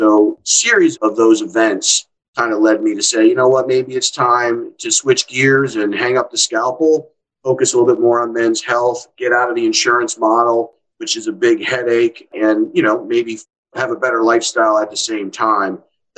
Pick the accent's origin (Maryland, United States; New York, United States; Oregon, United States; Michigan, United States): New York, United States; West Point; I'm from New York, originally from the big city, but then we moved upstate to the West Point area.